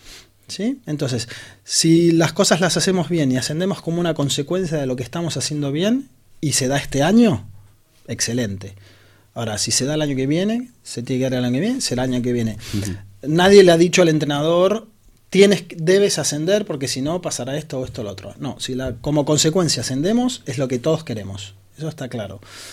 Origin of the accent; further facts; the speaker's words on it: Argentina; now in Spain; Sí, jo llegué de Argentina, mi mujer es catalana.